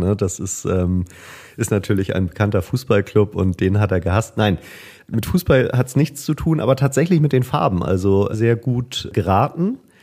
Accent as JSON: {"language": "German", "region": "Hamburg", "country": "Germany", "said": "Ich als Hamburger weiß natürlich, dass die Rothosen die Spieler des HSV hier aus Hamburg sind."}